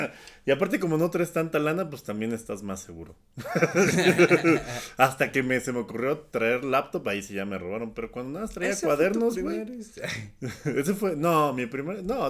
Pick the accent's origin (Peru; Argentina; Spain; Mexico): Mexico; Coacalco, State of Mexico; yo no soy de aquí, yo soy de Coacalco.